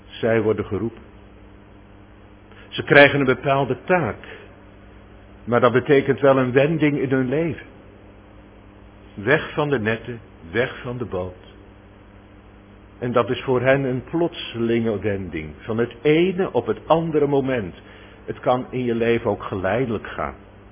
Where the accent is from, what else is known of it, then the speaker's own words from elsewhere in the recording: Katwijk, South Holland, Netherlands; Ik moest denken aan mijn jeugd in Katwijk.